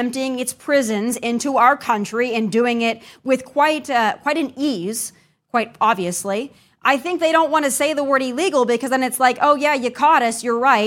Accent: United States; I, as an American who felt like we should have never shut down for COVID

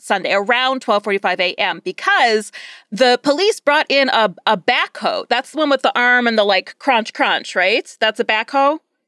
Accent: Midwest, United States; I'm from the Midwest, it looked like a house... after a tornado, literally.

